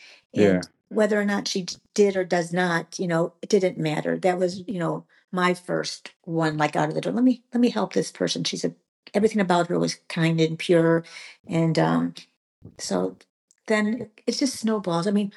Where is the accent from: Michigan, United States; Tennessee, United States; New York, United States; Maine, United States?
Michigan, United States; Sabra lives in Georgia, and I'm from the Michigan area.